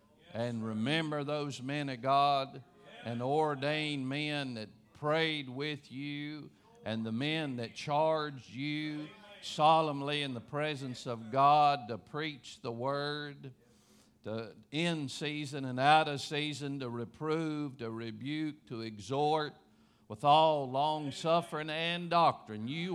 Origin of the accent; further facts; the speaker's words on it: Taylorsville, United States; And I'm from Taylorsville